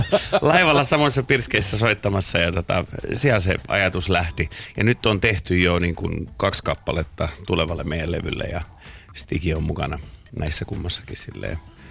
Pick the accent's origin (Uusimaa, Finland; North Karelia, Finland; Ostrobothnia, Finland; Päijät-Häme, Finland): Uusimaa, Finland; Lohja; Siis mä oon Lohjalta kotoisin.